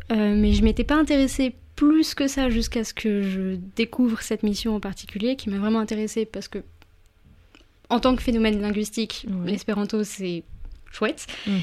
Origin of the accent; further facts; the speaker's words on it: Nantes, Pays de la Loire, France; j'ai 23 ans, je viens de Nantes.